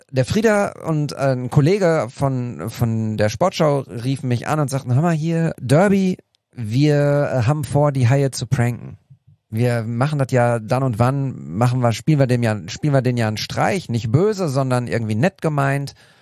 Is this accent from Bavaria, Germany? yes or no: no; North Rhine-Westphalia, Germany; wir sind in der Nähe von Münster aufgewachsen